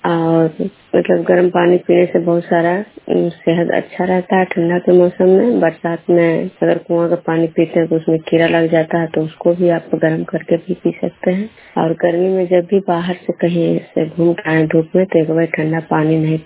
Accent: Khudra, Bihar, India; मैं विष्णुपुर ग्राम खुदरा पंचायत नालंदा जिला नानुसा प्रखंड के निवासी हूँ।

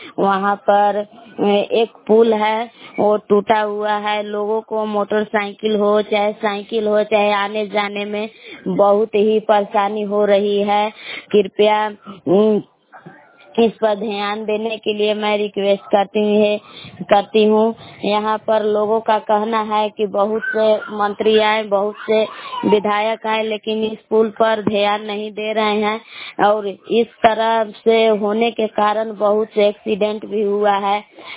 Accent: Belav, India; मैं बेलाव के निवासी हूँ।

